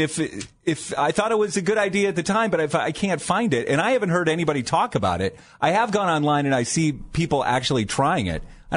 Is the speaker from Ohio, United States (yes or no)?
yes; Dover, Ohio, United States; when I was growing up in the Dover, New Philadelphia area, it was the skate place, all right?